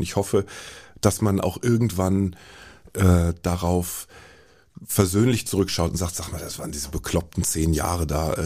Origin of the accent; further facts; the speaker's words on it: Hesse, Germany; ich bin im Sendegebiet des Hessischen Rundfunks groß geworden